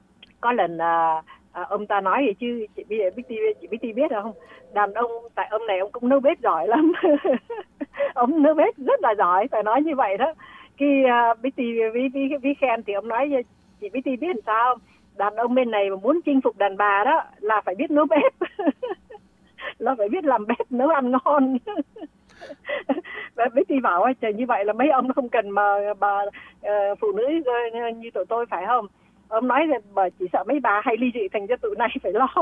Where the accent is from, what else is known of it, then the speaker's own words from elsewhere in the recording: Central Vietnam, Vietnam; sinh trưởng miền Bắc, rồi sống ở miền Trung từ thời thơ ấu, đến đại học thì mới vào miền Nam. Thành ra là … là người của ba miền hết.